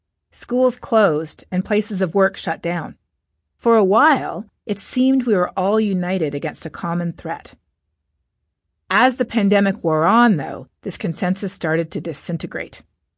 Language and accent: English; Canada; in my home country of Canada